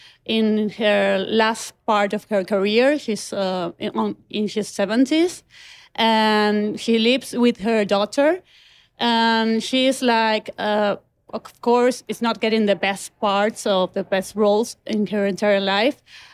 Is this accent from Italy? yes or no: no; Buenos Aires, Argentina; I'm a filmmaker from Buenos Aires, Argentina.